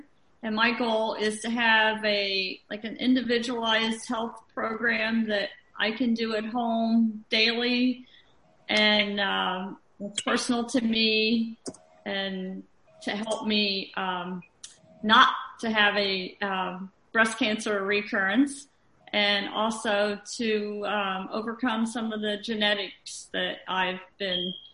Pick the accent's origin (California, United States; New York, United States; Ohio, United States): Ohio, United States; Cincinnati; I'm from Cincinnati, Ohio.